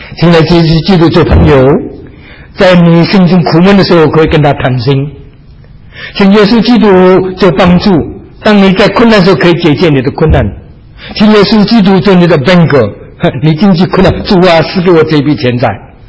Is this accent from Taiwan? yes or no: no; China; 因为身为中国人，还是想吃饭吃得饱